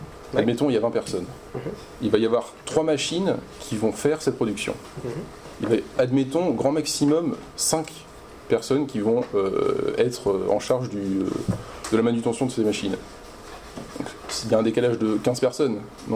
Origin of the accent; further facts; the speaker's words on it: France; Moi, je suis français.